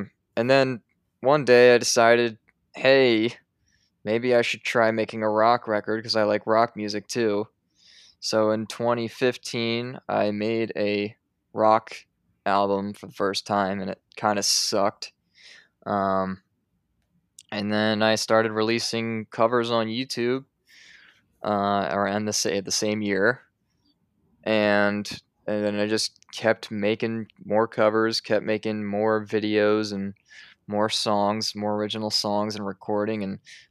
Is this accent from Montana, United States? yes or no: no; Pennsylvania, United States; It is my actual name and my stage name. I come from Bucks County, Pennsylvania. Right outside of Philadelphia.